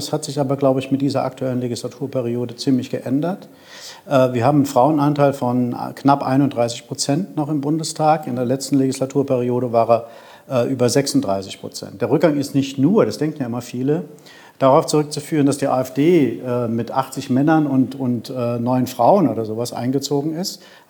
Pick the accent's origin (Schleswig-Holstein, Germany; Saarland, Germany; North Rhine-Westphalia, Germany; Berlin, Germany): Saarland, Germany; Saarbrücken; ich bin aus Saarbrücker sogar